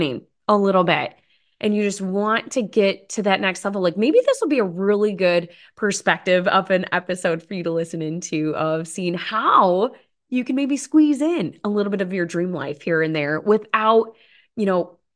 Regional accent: Potosi, Wisconsin, United States; it was for my hometown, their middle school, Potosi, Wisconsin.

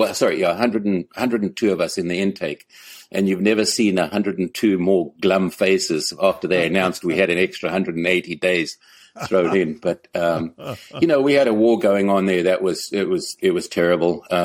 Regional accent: Zimbabwe; also born or lived in South Africa; now in United States; growing up in Zimbabwe was a very simple life. I guess you could sort of compare it to a small Midwestern town here in the U.S.

